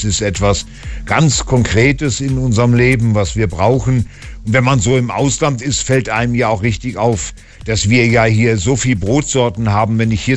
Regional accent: Northern Germany, Germany; bei uns in Norddeutschland gab es Butterkuchen immer.

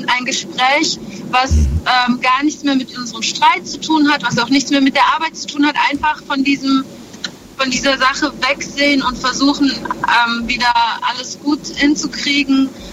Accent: Russia; Ich bin Russin.

